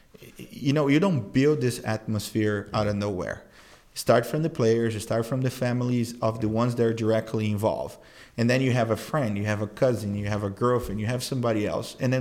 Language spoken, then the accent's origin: English; Brazil; I grew up in Brazil